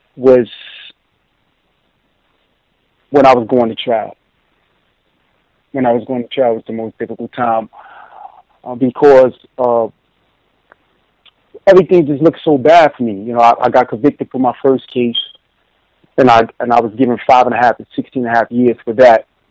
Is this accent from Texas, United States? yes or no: no; Harlem, New York, United States; growing up in Harlem during the 80s and 90s, at my age, a teenager becomes accustomed to the lifestyle